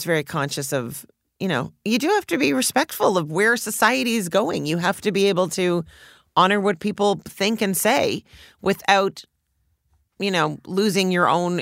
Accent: Canada; in Canada, when we grew up in the Olympics, we thought bronze was the highest you could get.

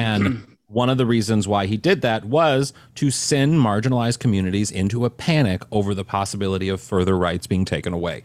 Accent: Missouri, United States; I think the first one to do it is my home state of Missouri. I feel so proud.

